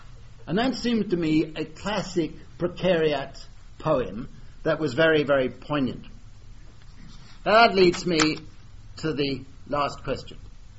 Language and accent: English; United Kingdom; So I, as a British taxpayer, am subsidized so that the Chinese could come in and work on building the Polish roads.